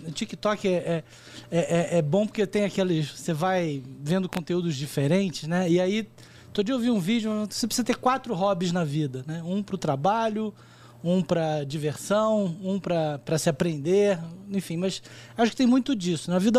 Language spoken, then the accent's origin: Portuguese; Rio de Janeiro, Brazil; eu sou carioca, né?